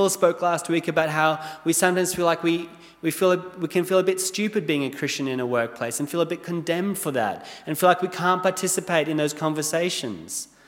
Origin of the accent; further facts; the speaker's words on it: Nairobi, Kenya; Well, I grew up in Kenya. In Nairobi, there's a train museum.